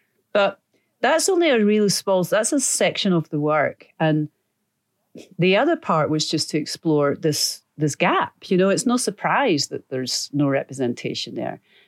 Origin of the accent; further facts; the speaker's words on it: Edinburgh, Scotland, United Kingdom; like the fog, which is where I grew up in Edinburgh. It's everywhere.